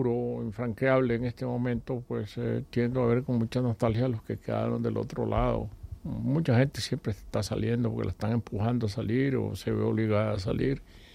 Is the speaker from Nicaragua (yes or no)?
yes; Nicaragua; now in Madrid, Spain; por las calles de mi pueblo, en Nicaragua. Sí, sí, siempre estoy regresando.